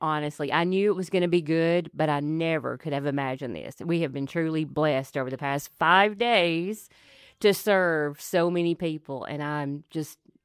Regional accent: Killen, Alabama, United States; Well, I love the area. I grew up in Killen, so I was familiar with Athens my whole life.

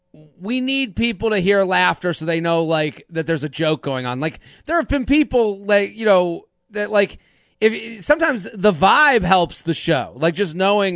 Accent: Needham, Massachusetts, United States; I'm from Needham.

